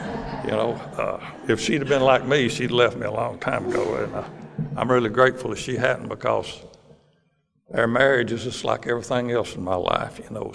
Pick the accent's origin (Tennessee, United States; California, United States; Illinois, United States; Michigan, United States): Tennessee, United States; Gallatin; also born or lived in Sparta / South Pittsburgh; we moved from South Pittsburgh to Gallatin in 1953. And so I grew up in Gallatin. You know, I was originally from Sparta over in eastern Tennessee, but that's where I grew up.